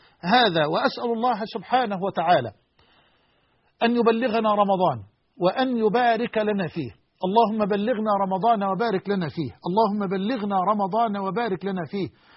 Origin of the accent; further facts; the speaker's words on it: Egypt; وأسأله أن يجعل بلدنا مصر أمنا أمانا